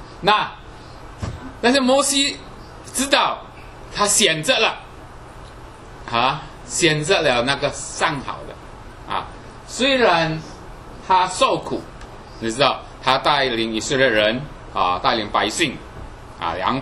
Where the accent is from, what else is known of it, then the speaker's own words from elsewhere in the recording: China; 我们中国人也是很喜欢坟墓的啊